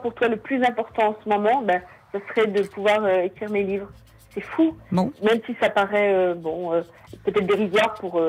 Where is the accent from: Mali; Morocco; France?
France; born there; moi je viens d'une région, je suis née en France, mais dans la région d'où je suis, très peu de gens savaient dire lecture. Je suis la première de la famille à avoir fait des études